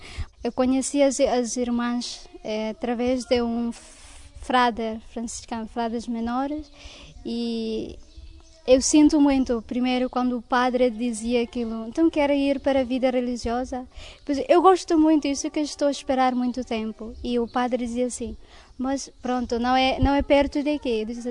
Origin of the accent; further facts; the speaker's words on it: Timor-Leste; sou de Timor, e a minha vocação é nesta comunidade